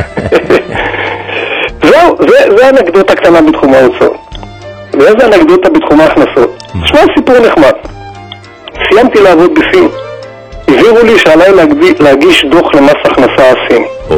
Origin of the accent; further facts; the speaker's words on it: Tel Aviv, Tel Aviv District, Israel; אני מתל אביב מכיר את שוק הכרמל